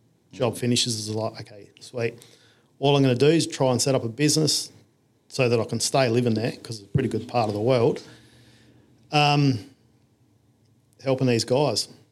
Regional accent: Adelaide, South Australia, Australia; Come back here to Adelaide. I'm originally from Adelaide.

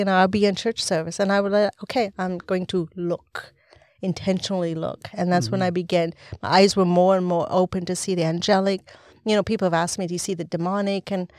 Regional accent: Montana, United States; also born or lived in La Paz, Bolivia; So I was born in Bolivia, in La Paz, and I was spent the first 5 years of my life in an orphanage. And before I was adopted into a family in Montana, where I grew up, one of 18 children.

